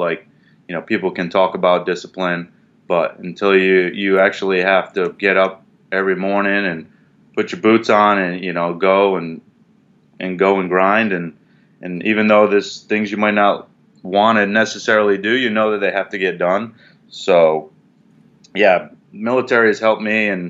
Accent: New England, United States; even though I grew up in New England.

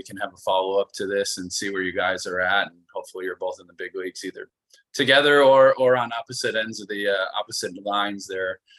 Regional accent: New York, United States; I grew up in New York as a Yankees fan, and now here I am in the the big leagues with the Red Sox.

